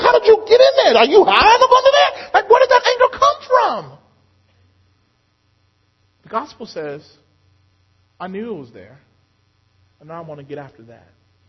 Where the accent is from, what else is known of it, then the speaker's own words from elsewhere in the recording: Mississippi, United States; You know, I grew up in Mississippi where we just honored. It was a joy to be old.